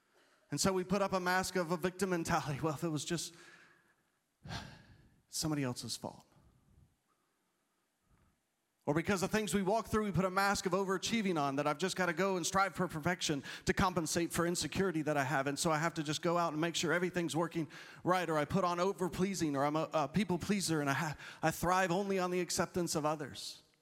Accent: Florida, United States; I grew up in Florida and we're wearing these things, and it's just a sweat box.

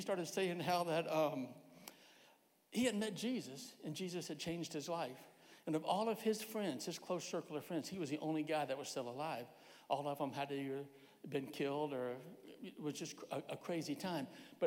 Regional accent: Virginia Beach, Virginia, United States; I grew up right here in Virginia Beach, and I grew up in a little Baptist church on Pleasure House Road called Bayside Baptist Church.

